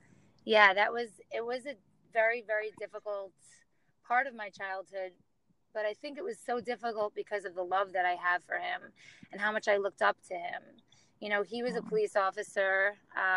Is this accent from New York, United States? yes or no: yes; New York, United States; I was born and raised in New York in Long Island, and I'm 34 years old.